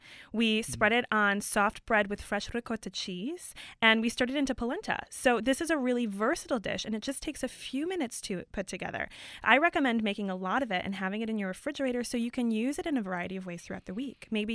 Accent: Midwest, United States; We are talking about corn today, and I grew up in the Midwest, so nothing says summer to me like fresh, sweet corn.

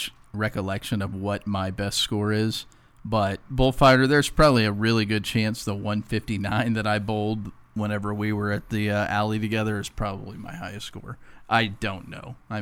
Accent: Nashville, Tennessee, United States; I grew up in Nashville.

